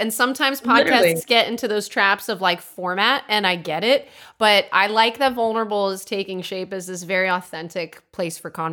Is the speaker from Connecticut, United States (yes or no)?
yes; Milford, Connecticut, United States; We're, you know, I'm from Milford, and okay. Nice, it's a little town. Bit more Italian American over there, and uh-huh. I grew up there